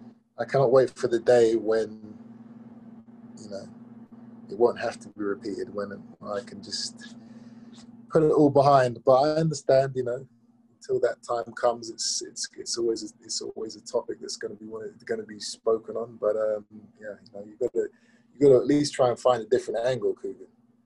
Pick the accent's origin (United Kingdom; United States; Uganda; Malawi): United Kingdom; England; But I love fighting in England. I love fighting in my home country.